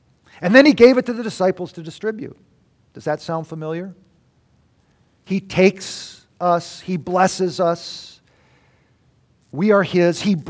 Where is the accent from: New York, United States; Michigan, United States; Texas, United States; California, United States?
Michigan, United States; Detroit; because I was raised in Detroit.